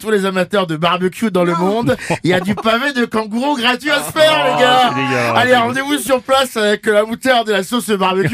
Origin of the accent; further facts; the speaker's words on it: Benin; Attends, et moi je viens du Bénin, il fait 40 degrés à l'ombre